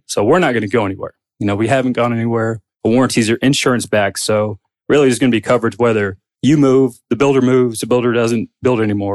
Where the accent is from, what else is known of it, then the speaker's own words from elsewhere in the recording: Kennesaw, Georgia, United States; Okay. I'm from Georgia. I grew up in Kennesaw. Went to Georgia Southern University.